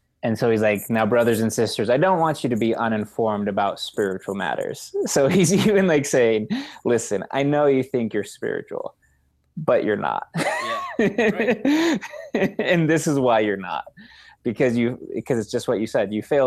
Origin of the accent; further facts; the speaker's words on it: Durango, Colorado, United States; I gave Jonathan a picture of my hometown in Durango, and he crafted it to make it a Colorado-themed fear and desire layout and background.